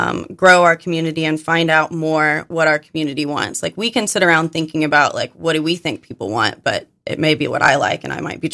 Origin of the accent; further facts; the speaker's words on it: Arkansas, United States; It's because I'm from Arkansas. There's only like three people